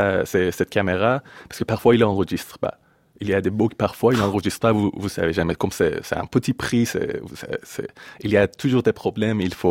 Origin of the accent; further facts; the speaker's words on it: Iran; now in France; Justement, je suis sorti d'Iran après cette condamnation.